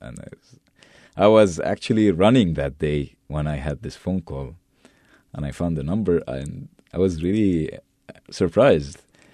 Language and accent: English; Cairo, Cairo Governorate, Egypt; moved away as an adult; now in San Francisco, United States; I live in San Francisco. I'm from Egypt, from Cairo, born and raised there.